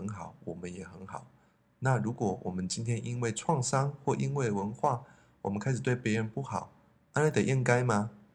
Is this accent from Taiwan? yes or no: yes; Taiwan